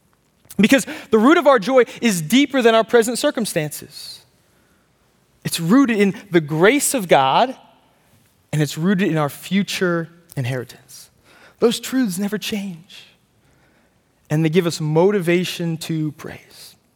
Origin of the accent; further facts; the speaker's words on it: Pennsylvania, United States; In my home state of Pennsylvania, there are 3.8 billion, with a B, properties and inheritances just waiting to be claimed.